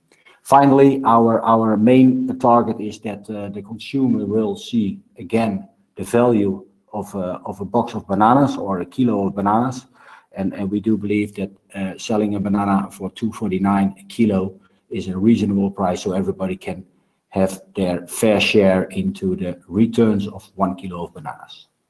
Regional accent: Netherlands; English is a second language; I'm from the Netherlands.

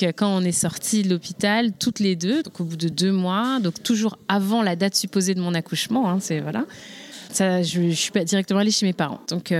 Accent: Benin; parce que je suis béninoise

